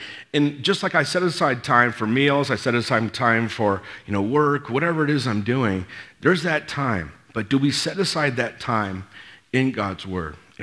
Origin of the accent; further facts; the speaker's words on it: Los Angeles, California, United States; I lived in South L.A. I grew up in South L.A. area, and that's where most of my problems probably started.